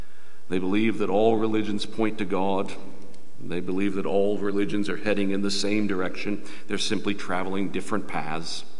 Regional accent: New Jersey, United States; I'm from New Jersey, but don't hold it against me.

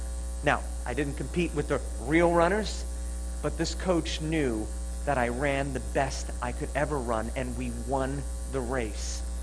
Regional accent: Huntington, United States; I had never lived anywhere more than 5 miles from where I was born in Huntington.

